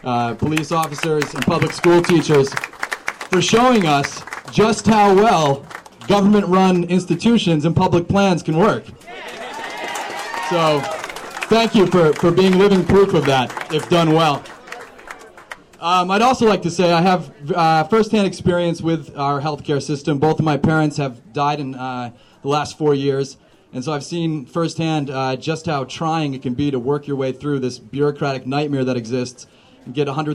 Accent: Hudson, New York, United States; I'm from Hudson. I grew up in Columbia County.

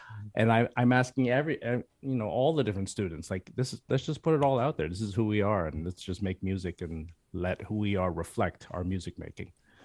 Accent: Canada; I'm both Canadian, North American, and I'm also Chinese.

